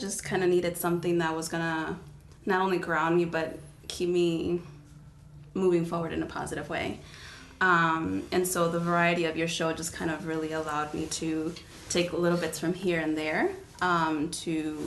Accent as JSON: {"language": "English", "town": "Chicago", "region": "Illinois", "country": "United States", "said": "I'm from Chicago."}